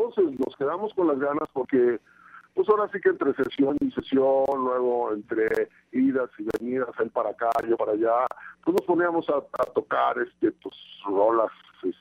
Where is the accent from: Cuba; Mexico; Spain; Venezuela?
Mexico; Matamoros, Tamaulipas; born there; Todos nacimos en Matamoros, unos en la calle Matamoros de Analco, y otros, uh-huh, en el Real y Pontificio Matamoros, Tamaulipas.